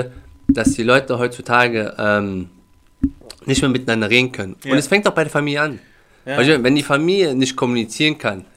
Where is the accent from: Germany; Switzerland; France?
Germany; Ich bin Deutscher.